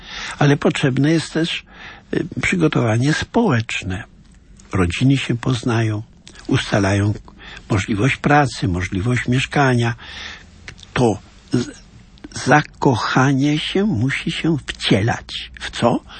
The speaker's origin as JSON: {"language": "Polish", "region": "Lublin Voivodeship", "country": "Poland", "tie": "born or raised there", "said": "w środowisku, w którym się wychowałem, a więc w diecezji lubelskiej, na wsi, ludzie mówili prosto"}